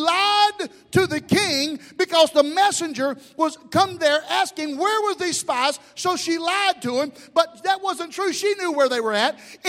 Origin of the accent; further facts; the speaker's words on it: New York City, New York, United States; I don't know if you can tell it or not, but I'm from the Bronx.